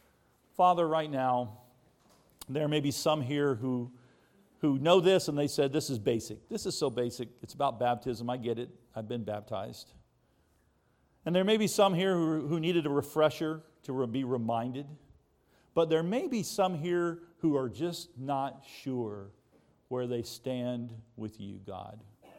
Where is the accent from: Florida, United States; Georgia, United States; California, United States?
Florida, United States; Orlando; And I can tell them I live in Orlando. Well, I'm from Orlando, near Disney World.